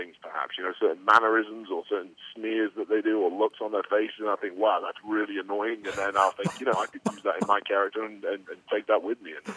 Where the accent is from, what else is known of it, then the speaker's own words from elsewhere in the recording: England, United Kingdom; now in United States; But I've always liked being the bad guy, especially being an Englishman in America.